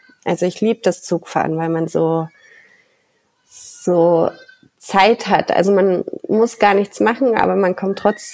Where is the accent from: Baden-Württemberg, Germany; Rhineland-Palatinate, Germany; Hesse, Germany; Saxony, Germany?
Baden-Württemberg, Germany; Ich bin im Schwarzwald aufgewachsen, bin oft nach München gependelt